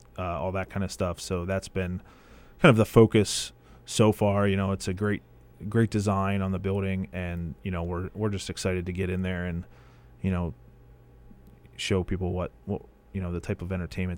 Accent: New Jersey, United States; I grew up in South Jersey, as I said, as pretty much bleeding orange and black my entire life.

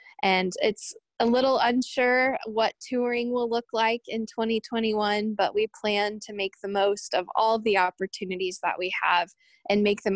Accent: Norman, Oklahoma, United States; I'm from Norman, Oklahoma, which is about 45 minutes from Chickasha, closer to Oklahoma City.

